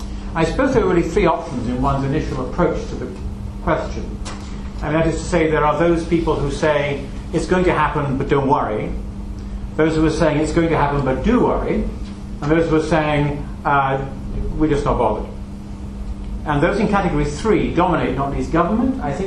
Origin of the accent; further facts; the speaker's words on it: United Kingdom; now in United States; it's very nice to be back here in the UK, and I hope you can't tell from my accent that I have lived now for nearly 24 years in the US. I think I tend to speak like a Brit but think like an American